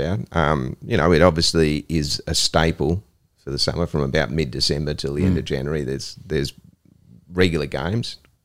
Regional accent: New South Wales, Australia; also born or lived in Victoria; am from New South Wales.

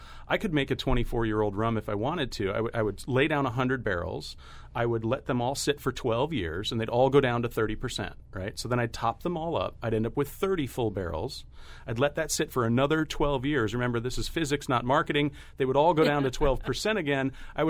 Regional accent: Mystic, Connecticut, United States; I've always been a rum fan. I grew up racing sailboats in Mystic, Connecticut, and so rum's always been a part of that.

